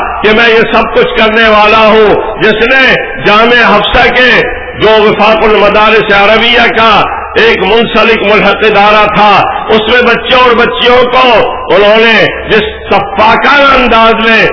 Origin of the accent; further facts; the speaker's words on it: Balochistan, Pakistan; میرا تعلق بلوچستان سے ہے، یہاں بھی استحصال کی بات نظر آ رہی تھی۔